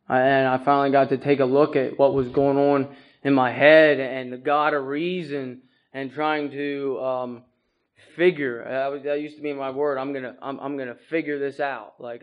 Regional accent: Perry County, Pennsylvania, United States; I'm from Perry County, Pennsylvania. So that's like hour and a half, hour and 45 minutes away.

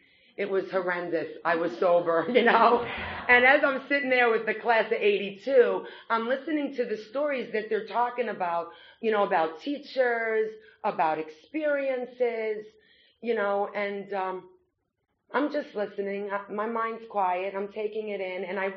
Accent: Brooklyn, New York, United States; accent: Brooklyn; You could probably tell I'm from Brooklyn, New York. I haven't been able to get rid of the accent quite yet.

